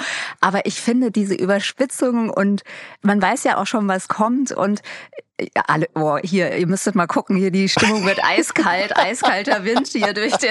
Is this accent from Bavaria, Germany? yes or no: no; Limburg, Hesse, Germany; Ich bin ja aufgewachsen in Limburg, was eine sehr kleine Stadt ist. Damals hieß das Kleinstadt, heute würde ich fast sagen Dorf. Also wir wohnten auch da am Waldesrand.